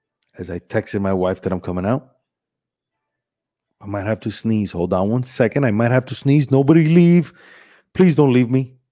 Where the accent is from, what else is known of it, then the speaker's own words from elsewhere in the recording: Miami, Florida, United States; also born or lived in Cuba; even though I was born in Cuba, but I was raised here in Miami.